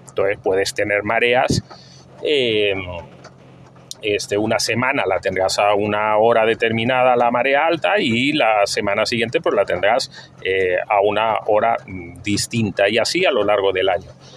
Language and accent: Spanish; Madrid, Community of Madrid, Spain; born there; yo soy nacido en Madrid, en España, y la verdad es que mi contacto con el mar pues era en mis primeros años pues mínimo